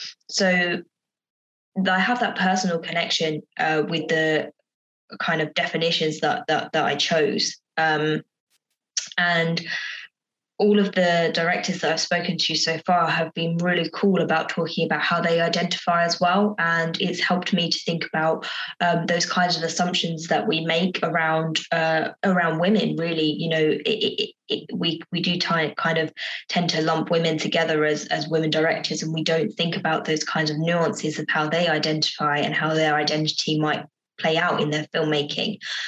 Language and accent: English; United Kingdom; I recognise as someone who identifies, as a British woman.